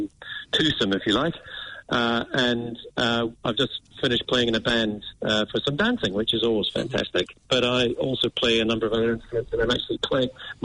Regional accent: Edinburgh, Scotland, United Kingdom; moved away as an adult; now in New Zealand; I'm from Scotland. So I came to New Zealand a long time ago, but I was born and bred in Edinburgh, came out here in my mid-20s.

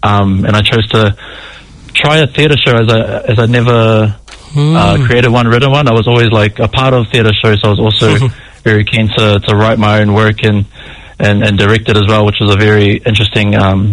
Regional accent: Blenheim, Marlborough, New Zealand; I grew up in Waiharakeke, Blenheim, down South Island

